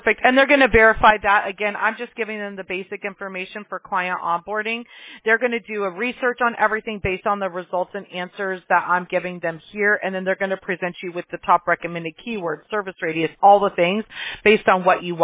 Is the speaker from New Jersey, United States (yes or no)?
no; Apple Valley, California, United States; I'm familiar. I grew up in Apple Valley.